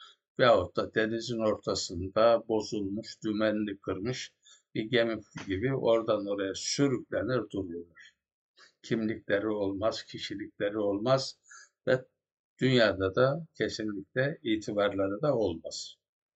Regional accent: Beyşehir, Konya, Turkey; bizim yörede, yani Konya Beyşehir yöresinde orada Anamas Dağı diye bir dağ var.

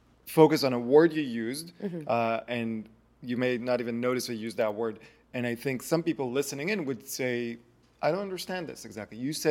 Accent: Israel; me being born and raised in Israel, like, I have very different experiences.

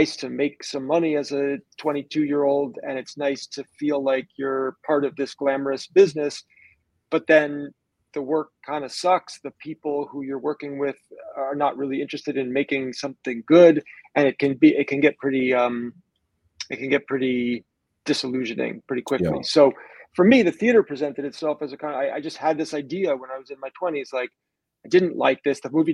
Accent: New York, United States; I should go back to my hometown of New York.

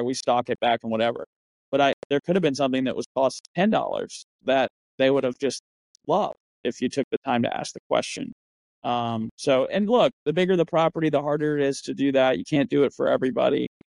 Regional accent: West Virginia, United States; I'm originally from West Virginia, and we're building a hotel there.

